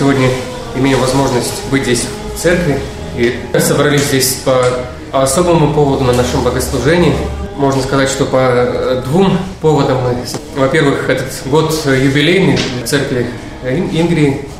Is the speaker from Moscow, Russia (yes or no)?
no; Republic of Karelia, Russia; я не совсем из этих мест, я из Карелии родом, поэтому только 4 года официально я здесь служу.